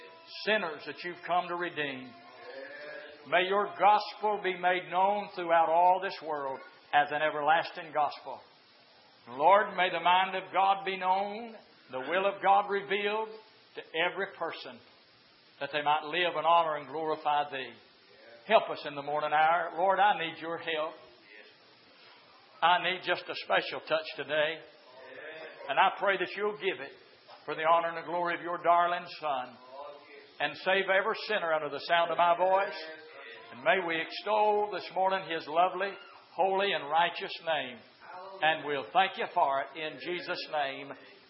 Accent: Kentucky, United States; I'm glad I'm from Kentucky.

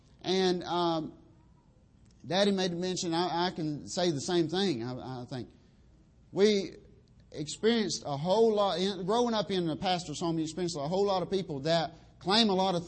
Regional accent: North Carolina, United States; I grew up there in North Carolina listening to some of the greatest preaching.

